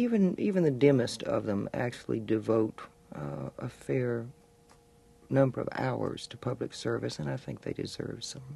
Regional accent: Texas, United States; my political opinions aren't popular in my home state. Yes, I have over the years socialized with Texas politicians.

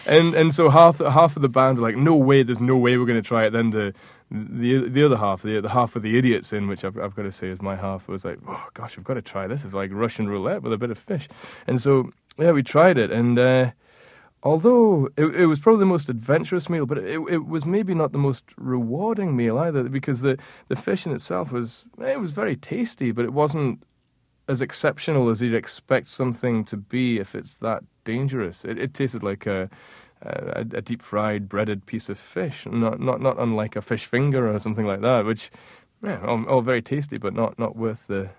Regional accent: Scotland, United Kingdom; some of the atmosphere of Brooklyn or New York City that I'd maybe romanticized growing up in Scotland.

